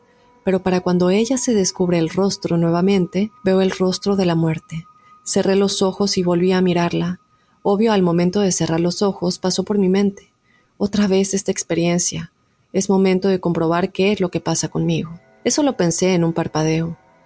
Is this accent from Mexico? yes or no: yes; Salina Cruz, Oaxaca, Mexico; Yo soy también de Oaxaca, del puerto de Salina Cruz, donde tienes tu casa para cuando gustes.